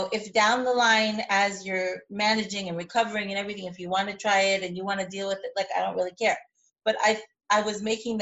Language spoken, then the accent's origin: English; United States; now in Israel; So both of us are Americans, we're both English speakers, and I didn't want my kids to be cut off, like, live in Israel but not be Israeli.